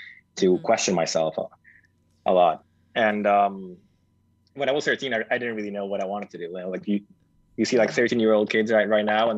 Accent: Argentina; I was a designer from Argentina

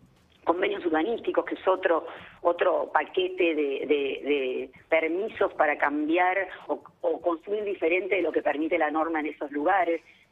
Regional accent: Buenos Aires, Argentina; ya que somos porteños, bueno, poder recuperar nuestro contacto con el Río de la Plata

